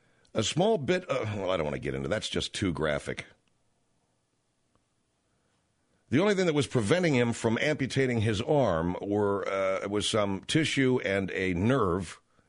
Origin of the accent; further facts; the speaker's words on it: California, United States; I grew up and live in California. We just don't have those.